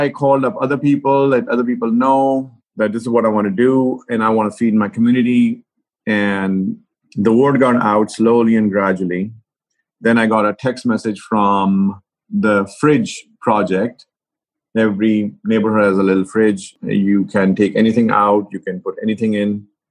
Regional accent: Lahore, Punjab, Pakistan; But I grew up in Lahore, and that's a quite a dense place when it comes to the Sufi shrines and spiritual Sufis.

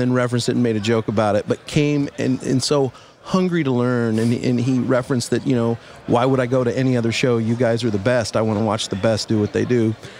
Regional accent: Kansas City, Missouri, United States; born or raised there

